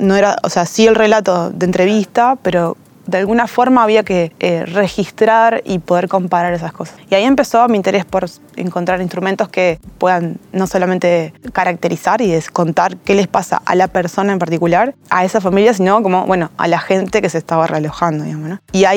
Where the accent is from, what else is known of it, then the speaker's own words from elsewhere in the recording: Paysandú, Uruguay; moved away as an adult; now in Montevideo, Uruguay; Paysandú.